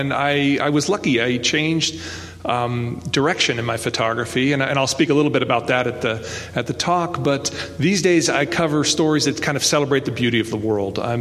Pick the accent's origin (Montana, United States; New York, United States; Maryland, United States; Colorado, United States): Colorado, United States; Wheat Ridge; So I grew up in Wheat Ridge, just west of here off 32nd Avenue, and I started at Wheat Ridge High School